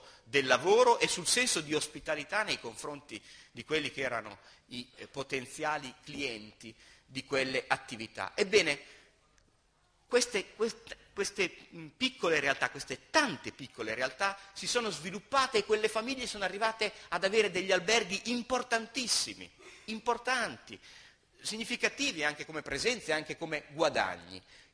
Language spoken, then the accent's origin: Italian; Emilia-Romagna, Italy; io vengo da una regione, l'Emilia-Romagna, e in particolare vengo dalla Romagna, dalla Riviera Romagnola